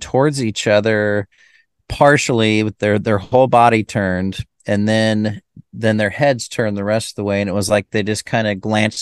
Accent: Boise, Idaho, United States; and I grew up in Boise, Idaho

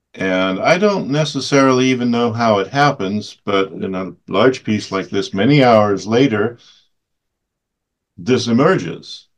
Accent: Denmark; I was born and raised in Denmark, and we traveled incessantly, which meant I spent a lot of time by myself as a kid.

